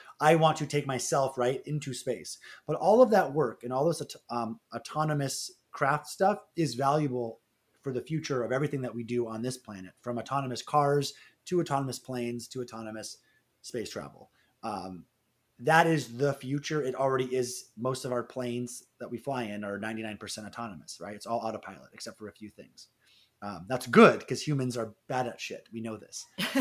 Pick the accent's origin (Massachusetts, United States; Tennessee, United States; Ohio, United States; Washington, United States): Washington, United States; Seattle; One is, I'm from Seattle.